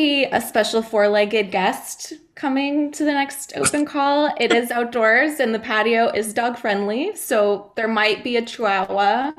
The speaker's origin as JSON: {"language": "English", "town": "Boston", "region": "Massachusetts", "country": "United States", "also_born_or_lived": "Canada", "lives_now": "Austin, United States", "said": "I'm originally from Boston, and I lived in Canada for 2.5 years with my husband's job"}